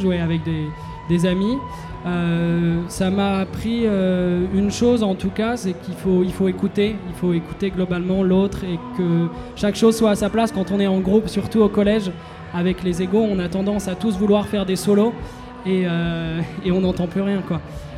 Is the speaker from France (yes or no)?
yes; France; je chante en français, je suis français, et ça me parle